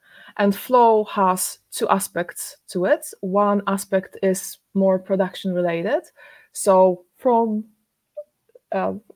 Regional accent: Poland; now in Stockholm, Sweden; I come from Poland originally, so I used to work in Wrocław before, but some years ago, I think it's eight and a half years, I moved to Stockholm.

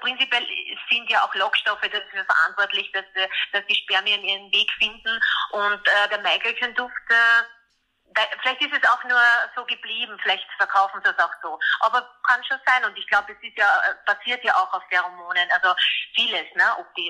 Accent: Vienna, Austria; Ja, aus Wien.

